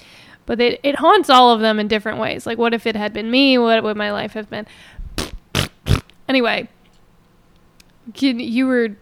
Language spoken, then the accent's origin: English; Philadelphia, Pennsylvania, United States; I'm from Philly, so I can't really speak to the Boston.